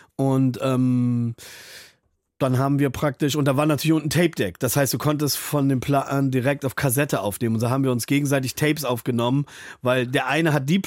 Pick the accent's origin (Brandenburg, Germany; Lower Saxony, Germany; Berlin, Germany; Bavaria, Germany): Lower Saxony, Germany; Braunschweig; Viele haben in Braunschweig, wo ich herkomme, eigentlich nur Heavy-Metal gehört.